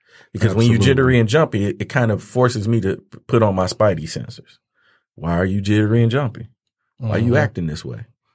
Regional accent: Detroit, Michigan, United States; We're Detroiters.

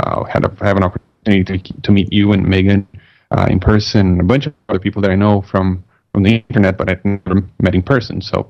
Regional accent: Brazil; English is a second language; now in Canada; because I'm not from here. I'm originally from Brazil, right?

